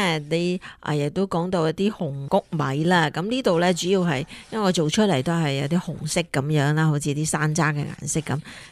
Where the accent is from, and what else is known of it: Guangdong, China